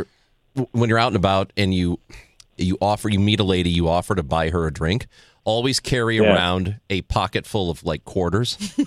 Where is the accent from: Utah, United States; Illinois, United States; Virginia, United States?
Illinois, United States; Granite City; No, I'm from Granite City.